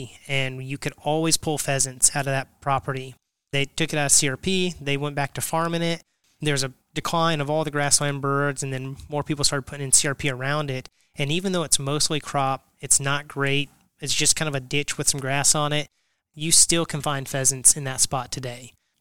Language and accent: English; Missouri, United States; growing up in Northwest Missouri, about an hour, 45 minutes west of here, grew up in Daviess County.